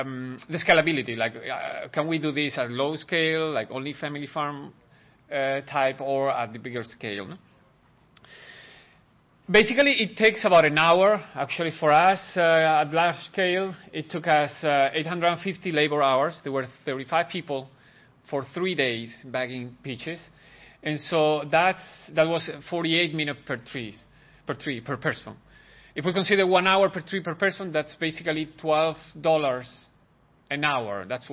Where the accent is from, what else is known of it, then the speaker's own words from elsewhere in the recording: Spain; now in United States; And I'm originally from Spain